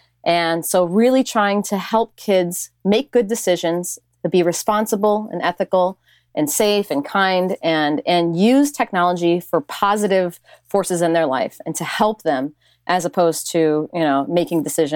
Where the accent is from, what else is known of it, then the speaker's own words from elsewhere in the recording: Illinois, United States; growing up in Central Illinois, being very, very outspoken and very weird, you know, if you are in a small town of 1,000 people